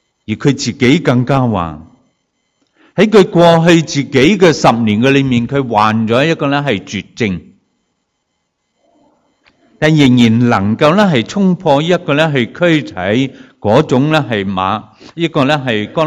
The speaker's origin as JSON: {"language": "Chinese", "country": "China", "said": "但我们中国人传统的思想都是讲一个是天人合一。"}